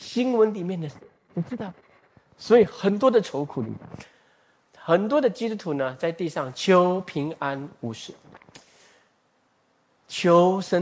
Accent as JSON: {"language": "Chinese", "country": "Singapore", "said": "因为我们新加坡人没有这样想的，都是要有房子才有婚姻的哈"}